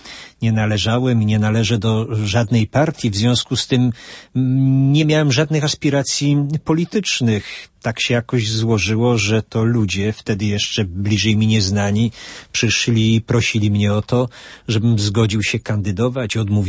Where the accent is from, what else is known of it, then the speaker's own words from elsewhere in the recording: Bochnia, Lesser Poland, Poland; now in Krosno, Poland; ja urodziłem się w Bochni, w diecezji tarnowskiej. Tam jest mój dom rodzinny, tam jest reszta rodzeństwa. Natomiast sam przyjechałem na chwilę do Krosna. I ta chwila trwa już 32 lata.